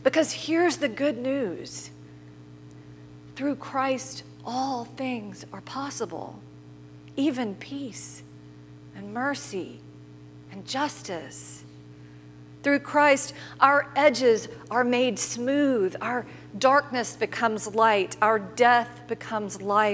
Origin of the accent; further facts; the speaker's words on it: the South, United States; You know, I'm from the South.